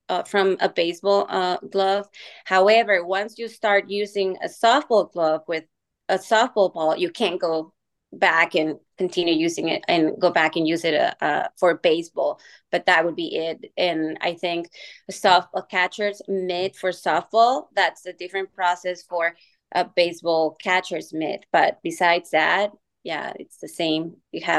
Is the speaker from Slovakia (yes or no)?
no; Mexico; moved away as an adult; now in United States; I was actually born and raised in Mexico. I came to the US as an international student.